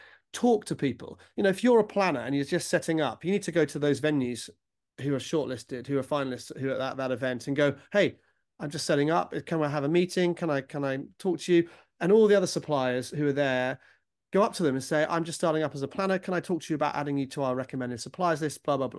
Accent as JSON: {"language": "English", "region": "England", "country": "United Kingdom", "said": "as English, perhaps as a British people, English, British, we're perhaps not very good at putting our hand up and shouting about ourselves."}